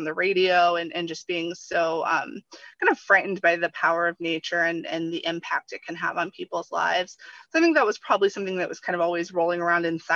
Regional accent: Florida, United States; And I grew up in Florida, you know, was educated in Florida for a large part of my formative years.

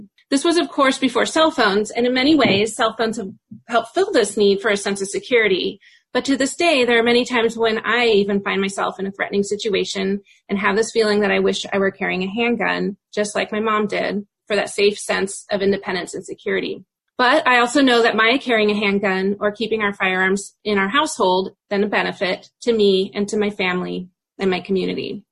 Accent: Veneta, Oregon, United States; I grew up in Vinita, about 15 minutes west of Eugene, and home of the Oregon Country Fair.

